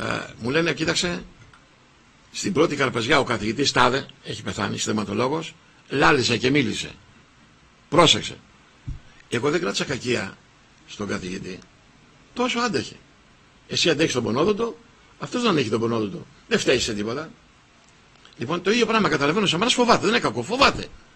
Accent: Peloponnese, Greece; Είμαι από την Αρκαδία και με ξέρουν όλοι.

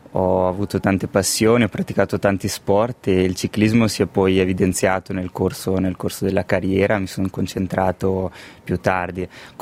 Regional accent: Poschiavo, Graubünden, Switzerland; also born or lived in Samedan / St. Gallen; sono nato e cresciuto a Poschiavo. Dopo aver frequentato le scuole obbligatorie a Poschiavo, mi sono trasferito a Samaden, dove ho fatto il liceo. Poi ho proseguito a San Gallo

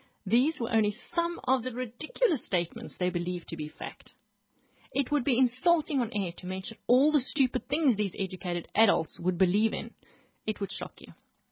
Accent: South Africa; Klerksdorp and my hometown and Rustenburg, further north, were the big cities in that area.

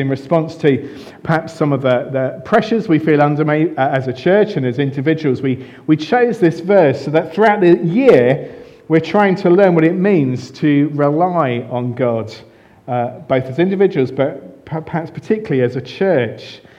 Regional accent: United Kingdom; We're British

